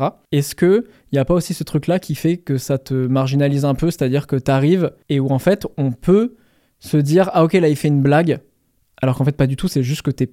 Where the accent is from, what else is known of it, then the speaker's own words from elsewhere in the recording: Caen, Normandy, France; je viens de Caen et il faut que je cite la Normandie à chaque vidéo.